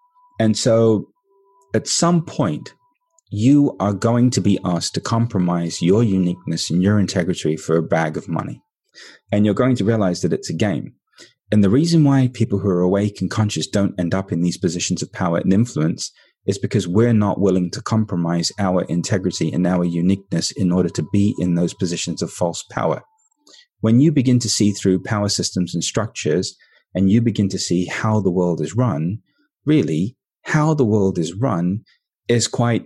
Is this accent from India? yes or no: yes; India; So I'm Indian.